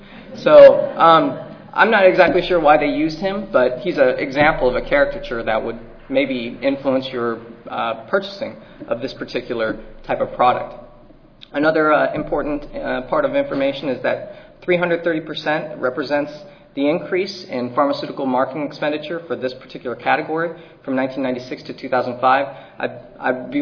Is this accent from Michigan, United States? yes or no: no; California, United States; I'm from California, so I came ill-prepared to come to D.C. with hardly any winter clothes